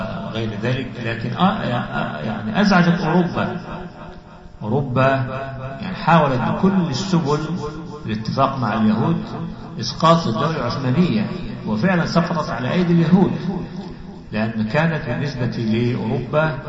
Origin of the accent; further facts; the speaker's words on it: Egypt; كما حصل عندنا في مصر وكما حصل في البلدان حولنا